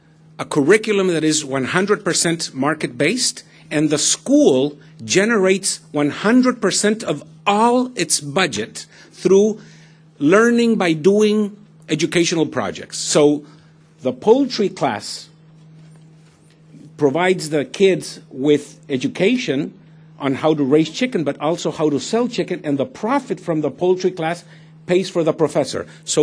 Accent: Paraguay; I come from Paraguay

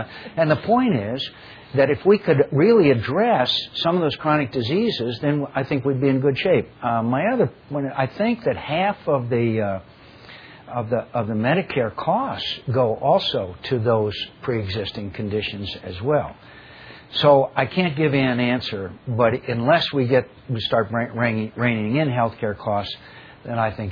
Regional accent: Arizona, United States; We've done that in my home state of Arizona.

